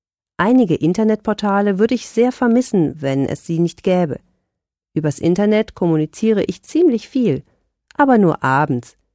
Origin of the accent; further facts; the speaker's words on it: Schleswig-Holstein, Germany; Ich bin auf einem Bauernhof bei Salzau in Schleswig-Holstein aufgewachsen